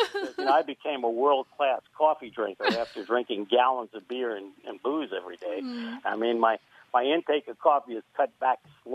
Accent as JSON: {"language": "English", "town": "New York City", "region": "New York", "country": "United States", "said": "I'm from New York City. I know nothing about horses or carts."}